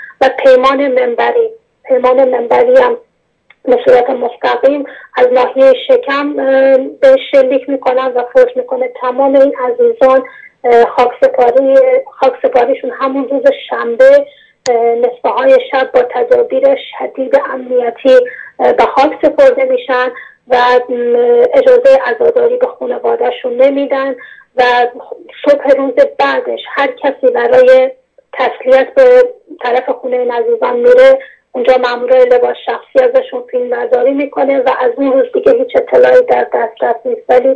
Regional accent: Iran; moved away; ماهایی که خارج از ایرانیم و دسترسی نداریم به مسائل ایران

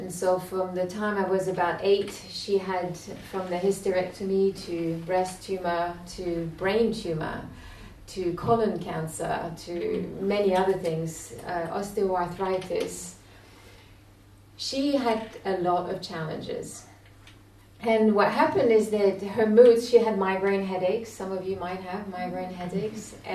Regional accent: Quebec, Canada; I was brought up in Quebec, Canada, and my parents had drifted into the Eastern philosophy from a young age.

